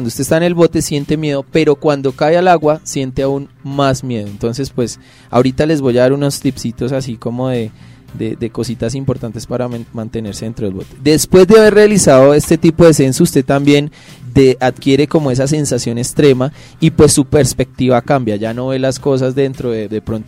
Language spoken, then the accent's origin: Spanish; San Gil, Santander, Colombia; se instalan en San Gil como siempre la aventura, pues yo les recomiendo porque es de donde vengo